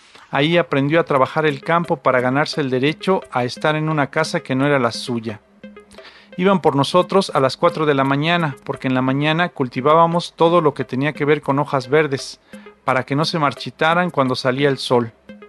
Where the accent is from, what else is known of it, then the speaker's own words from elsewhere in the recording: Puebla, Mexico; Yo soy de Puebla, nací en un pueblito, donde digo no llega ni Dios ni el gobierno, es como muchos otros lugares, muy alejado, no hay servicios ni justicia.